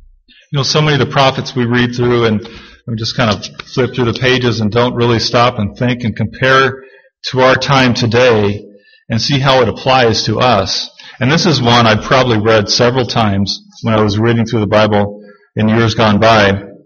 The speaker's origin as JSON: {"language": "English", "town": "Milwaukee", "region": "Wisconsin", "country": "United States", "tie": "born or raised there", "said": "You know, I grew up in Milwaukee."}